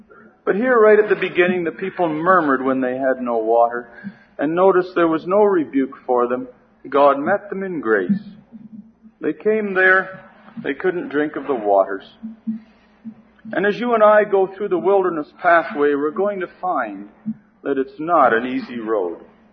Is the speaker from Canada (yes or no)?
yes; Canada; just because I'm a Canadian. It's just as bad up where I live.